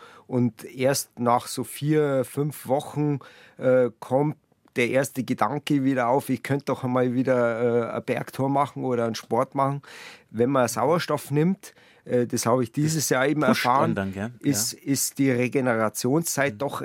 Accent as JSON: {"language": "German", "town": "Buching", "region": "Bavaria", "country": "Germany", "tie": "born or raised there", "said": "genau, da wo ich gelebt habe früher, wo ich aufgewachsen bin, in Buching, da hat man zwar die Berge direkt vor der Haustür"}